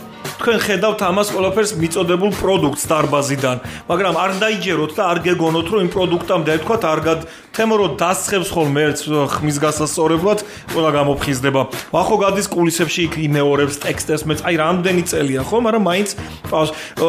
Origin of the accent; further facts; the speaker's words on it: Rustavi, Kvemo Kartli, Georgia; ლაშა, შენ რუსთაველი ხარ, მეც რუსთაველი ვარ, იცი?